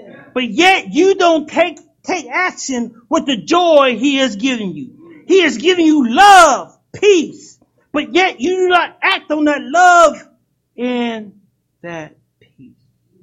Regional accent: Pennsylvania, United States; now in Virginia, United States; I'm from Pennsylvania, and we have a way. We know how to drive. I'm just going to say, we know how to drive. But I come to find out when me and my wife migrated to Virginia

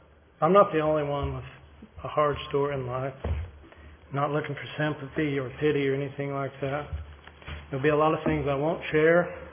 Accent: Bloomington, Indiana, United States; born there; I was born in October of 1976 in Bloomington, Indiana at the Monroe County Hospital

